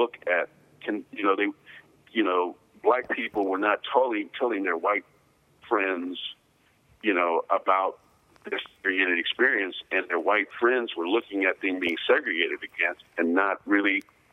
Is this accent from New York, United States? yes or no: no; Jefferson City, Missouri, United States; And then, you know, growing up in Jefferson City, I grew up around the Buffalo mm-hmm. Soldiers.